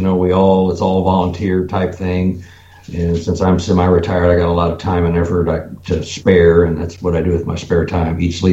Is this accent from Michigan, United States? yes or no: no; Dallas, Texas, United States; moved away as an adult; now in Kansas City, United States; I'm originally from Texas, Dallas, Texas. I'm a Texas boy. And I moved up to Kansas City in 1988, followed my now ex-wife up here, and decided to stay.